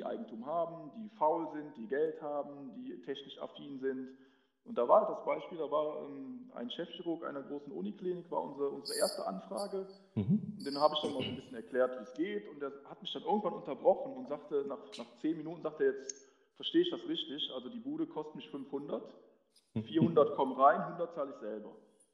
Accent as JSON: {"language": "German", "town": "Eschweiler", "region": "North Rhine-Westphalia", "country": "Germany", "said": "Ich komme hier aus Eschweiler, Aachen. Also hier, ja, schon Rheinland."}